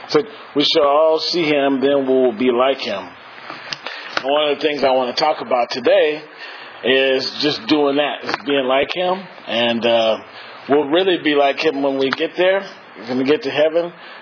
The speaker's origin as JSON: {"language": "English", "town": "Portland", "region": "Oregon", "country": "United States", "tie": "born or raised there", "said": "I was pretty nervous growing up in Portland. The further you got away from Portland, the more dangerous it was for me."}